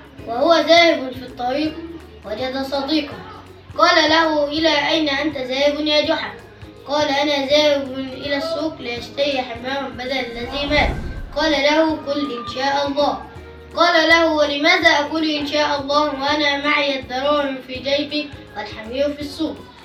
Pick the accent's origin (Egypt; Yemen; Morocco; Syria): Egypt; Giza, Giza Governorate; من الجيزه.